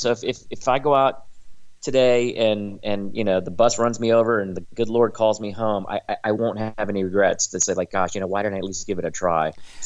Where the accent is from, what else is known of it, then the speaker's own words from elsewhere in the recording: United States; So I'm really lucky that I didn't have to grow up there, and I grew up in the United States.